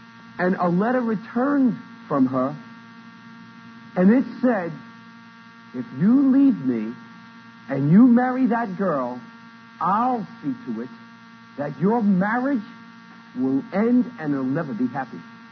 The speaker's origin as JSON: {"language": "English", "country": "Cuba", "tie": "born or raised there", "moved": "as an adult", "said": "I was born and raised in Cuba, Brother Frank, before Castro took over."}